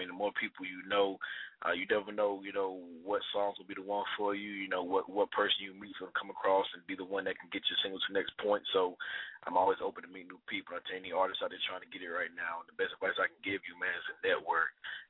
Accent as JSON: {"language": "English", "town": "Raleigh", "region": "North Carolina", "country": "United States", "tie": "born or raised there", "said": "You know, I'm a North Carolina-based artist. You know, I'm born and bred out here in Raleigh. That's my hometown"}